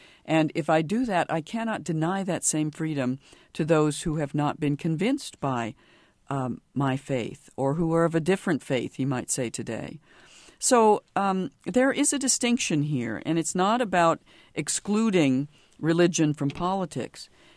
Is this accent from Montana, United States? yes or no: yes; Bozeman, Montana, United States; from Bozeman, where I grew up in Montana